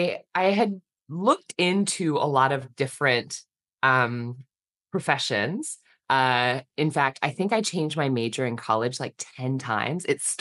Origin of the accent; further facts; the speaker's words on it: Kansas, United States; So when I was growing up in Kansas, our next door neighbor was an audiologist.